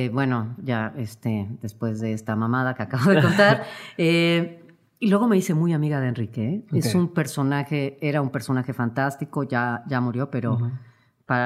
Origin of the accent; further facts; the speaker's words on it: Mexico; como mexicana